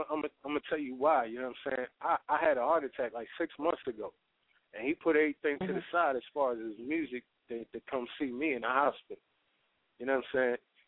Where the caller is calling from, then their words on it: Philadelphia, Pennsylvania, United States; I'm calling from Philly.